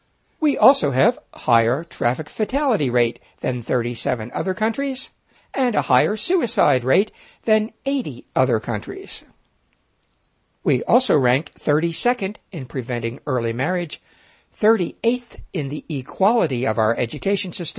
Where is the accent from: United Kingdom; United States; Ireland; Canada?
United States; As an American, what saddens me is also that our political system seems unable to rise to the challenges.